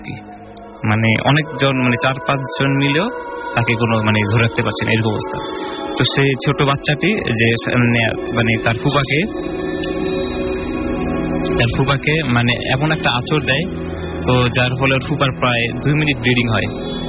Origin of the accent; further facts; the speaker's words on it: Dhaka, Dhaka Division, Bangladesh; তবে আমি এসেছি রায়েরবাগ ঢাকা থেকে